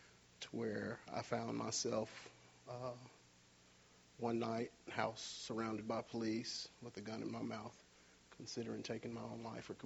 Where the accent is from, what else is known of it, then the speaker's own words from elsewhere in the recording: Pineville, Louisiana, United States; I'm 41 years old. I'm from Pineville, Louisiana. I was raised in a two-parent, loving Christian home.